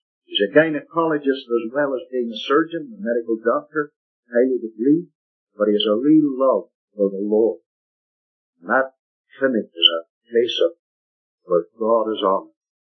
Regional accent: Canada; I was the only Canadian in. And he says, "Are you a Canadian?" I said, "Yes, I'm a Canadian. Full-blooded Canadian."

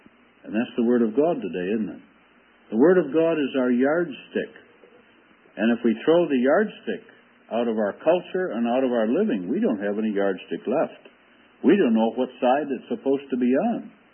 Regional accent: New York, United States; The fellow, young fellow across the street from where I grew up near Buffalo

